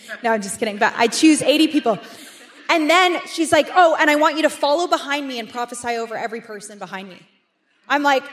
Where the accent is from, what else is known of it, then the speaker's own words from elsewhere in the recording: Toronto, Ontario, Canada; And she knew me from growing up in Toronto.